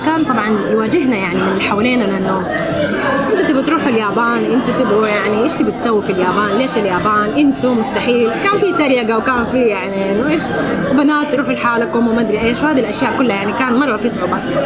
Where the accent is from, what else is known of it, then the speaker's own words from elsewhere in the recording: Mecca, Makkah Province, Saudi Arabia; now in Japan; طبعا أنا أول شيء من مكة المكرمة، تولدت في مكة وعشت في مكة ودرست في مكة لين مرحلة الجامعة